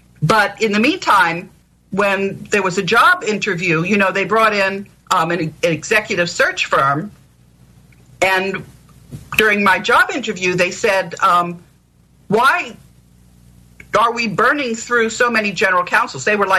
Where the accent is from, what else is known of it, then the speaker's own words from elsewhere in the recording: United States; I'm an American.